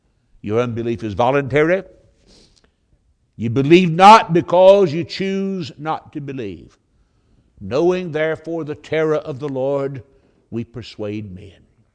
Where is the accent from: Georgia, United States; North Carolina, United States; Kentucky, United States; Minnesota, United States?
North Carolina, United States; born there; She doesn't just believe that I was born in North Carolina nearly 67 years ago.